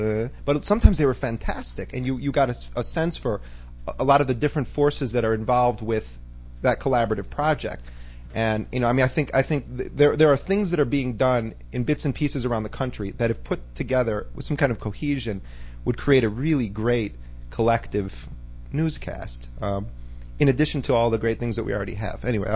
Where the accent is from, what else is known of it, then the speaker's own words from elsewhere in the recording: United States; I've worked for the BBC, but because I'm an American, they won't let me work for BBC News.